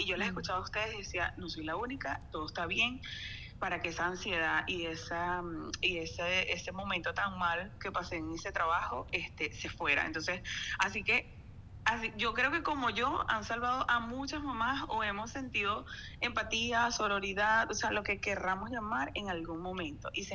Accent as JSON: {"language": "Spanish", "country": "Venezuela", "said": "me vine embarazada de Venezuela, y mi segundo hijo estuvo, sí, fue de aquí"}